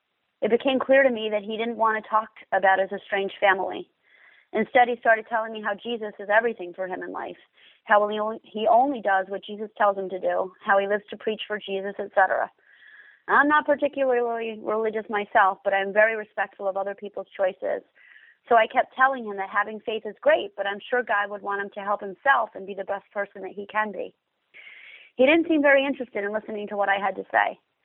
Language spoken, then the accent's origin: English; India; now in United States; I am Indian, and I am in the Bay Area